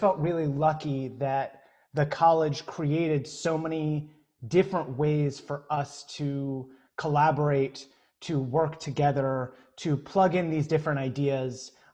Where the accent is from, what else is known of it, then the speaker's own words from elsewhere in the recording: United States; My husband is from South Africa and I grew up in America.